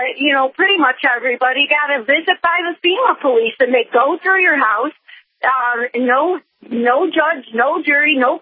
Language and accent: English; St. Louis, Missouri, United States; I'm from the St. Louis area